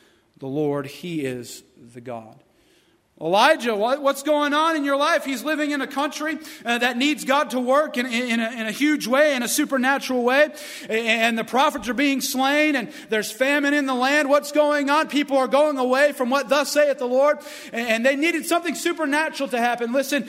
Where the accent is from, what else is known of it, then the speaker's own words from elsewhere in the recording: Clayton, North Carolina, United States; My wife and I, we came from Clayton, North Carolina, and they have that vinegar barbecue stuff. I just never got used to that.